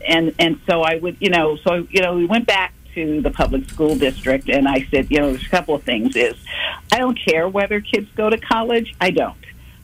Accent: Cleveland, Ohio, United States; also born or lived in Boston; now in Kansas City, United States; I am not. I'm Midwest. I grew up in Cleveland, Ohio, and then went away from high school and college

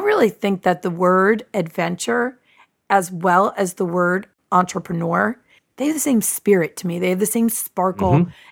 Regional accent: New Jersey, United States; I am from New Jersey. We are a little on the quick side, a little bit impatient, a little bit in control.

